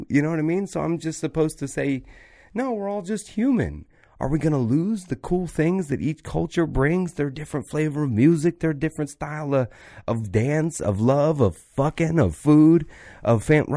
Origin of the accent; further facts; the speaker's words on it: the South, United States; and I'm from the South, so the South helps a lot in this cliche.